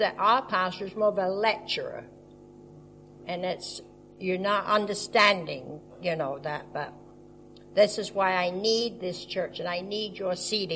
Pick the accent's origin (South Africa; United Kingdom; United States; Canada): United Kingdom; born there; Although I'm British born